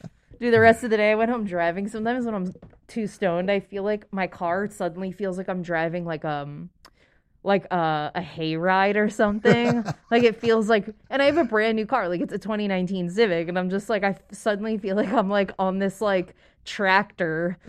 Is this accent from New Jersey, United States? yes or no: yes; New Jersey, United States; I'm from Jersey, and it's not legal at all back east.